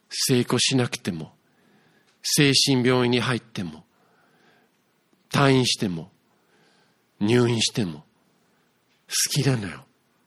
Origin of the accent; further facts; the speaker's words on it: Yokohama, Kanagawa, Japan; moved away as an adult; also born or lived in United States; 横浜育ちなので、横浜にいたんですけれども、